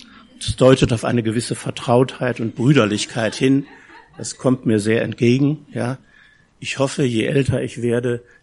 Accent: North Rhine-Westphalia, Germany; So sagt man in meiner Heimat im Ruhrgebiet, ne?

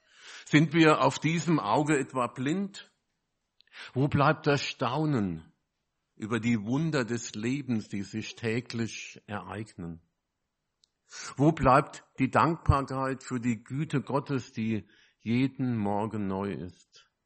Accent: Großzimmern, Hesse, Germany; Ich glaube doch, ein paar kenne ich nicht. Ich komme aus Großzimmern, bin Rentner, war Erzieher von Beruf. Gehe in die landeskirchliche Gemeinschaft in der Ramstadt und bin Prädikant der evangelischen Kirche.

